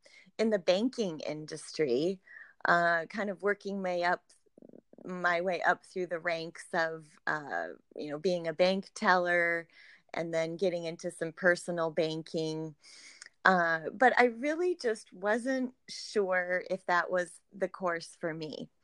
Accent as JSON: {"language": "English", "town": "Sioux Falls", "region": "South Dakota", "country": "United States", "tie": "born or raised there", "moved": "as an adult", "said": "Well, I grew up in Sioux Falls, South Dakota. Born and raised, lived there nearly my entire life, except for a couple of years ago. My husband had a job transfer, and now we are just over the border in Iowa."}